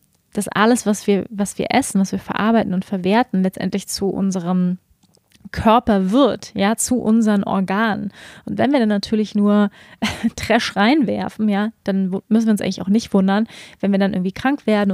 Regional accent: Germany; wir als Deutsche sind da ja sehr particular, ja sehr besonders, was unsere Frühstückskultur angeht

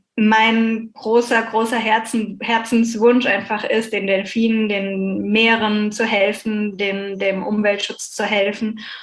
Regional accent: Bucaramanga, Santander, Colombia; Aber bei uns in Bucaramanga habe ich nichts gefunden.

